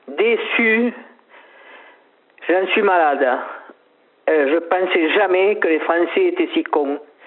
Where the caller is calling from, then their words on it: Nîmes, Occitanie, France; Salut, je suis de Nîmes, j'appelle